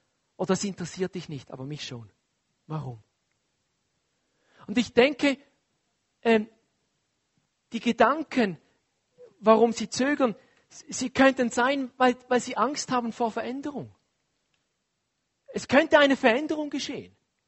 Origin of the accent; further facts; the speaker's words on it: Switzerland; Und dann noch als Schweizer, wir haben ja eh alles.